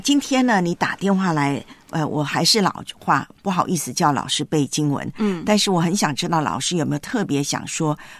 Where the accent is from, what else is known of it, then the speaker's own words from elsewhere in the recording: Taiwan; 我的老家台湾啊